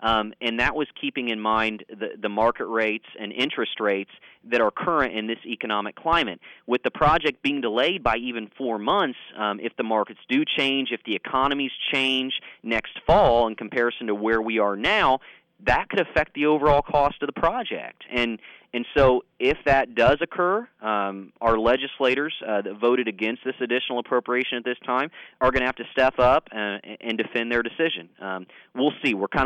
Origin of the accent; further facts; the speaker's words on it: Frankfort, United States; If you would have told me as a kid that I would have the opportunity to set trick-or-treating hours in my hometown one day, I would have gone nuts.